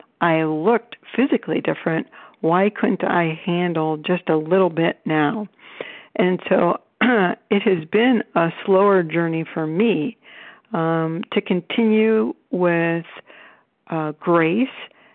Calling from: Cleveland, Ohio, United States; and I'm calling from Cleveland, Ohio.

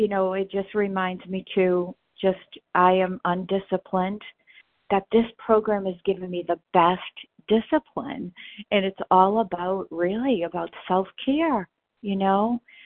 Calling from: Massachusetts, United States; Okay, great. Sorry about that. Massachusetts.

